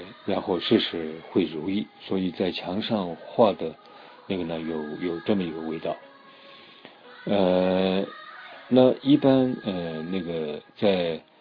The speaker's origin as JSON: {"language": "Chinese", "town": "Lhasa", "region": "Tibet", "country": "China", "tie": "born or raised there", "said": "我从小出生长大在西藏拉萨"}